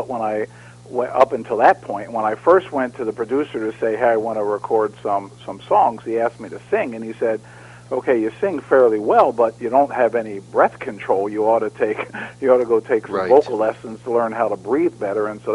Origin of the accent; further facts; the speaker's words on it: Philadelphia, Pennsylvania, United States; moved away; Oh, yeah, I'm originally from Philadelphia, so we'd see … singing during the Philadelphia Flyers games.